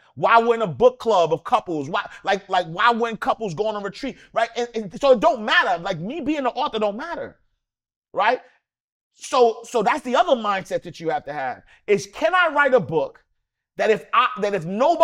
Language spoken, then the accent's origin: English; New York City, New York, United States; Don't do that. I'm from Harlem, baby. The middle of the peas.